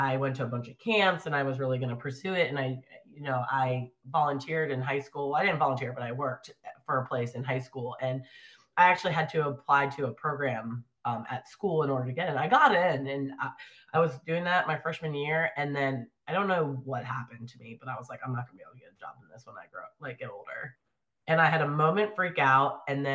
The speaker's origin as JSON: {"language": "English", "region": "Virginia", "country": "United States", "said": "I'm from Virginia and I applied to a lot of the big schools, and it's very competitive in Virginia"}